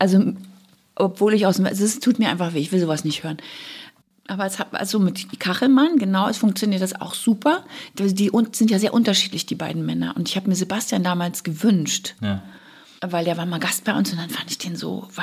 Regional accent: West Germany, Germany; ich bin ja aus dem Westen.

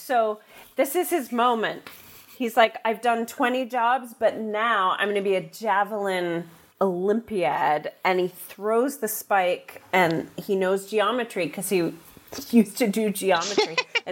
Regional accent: United States; Wait, I'm American, but I think that's irony.

